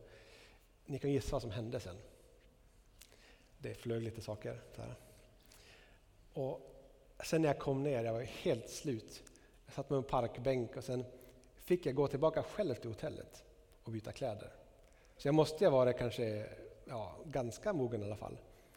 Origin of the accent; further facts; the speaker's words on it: Västerbotten County, Sweden; Jag växte upp i Norrland, utanför Skellefteå. Mina pappa var bonde, mamma hemmafru.